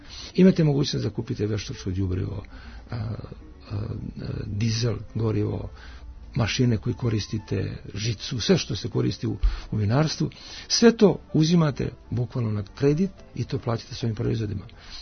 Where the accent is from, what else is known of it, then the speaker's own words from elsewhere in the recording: Zlatibor District, Serbia; Ja sam poreklom sa Zlatibora i gledam kako tamo stvari stoje.